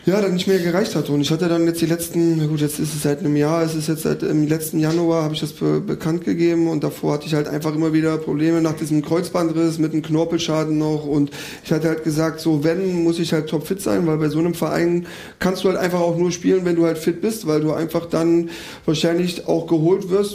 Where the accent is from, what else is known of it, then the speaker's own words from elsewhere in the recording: Halberstadt, Saxony-Anhalt, Germany; Ich komme ja aus der Region, ich komme aus Halberstadt, das ist nur eine halbe Stunde entfernt von Magdeburg.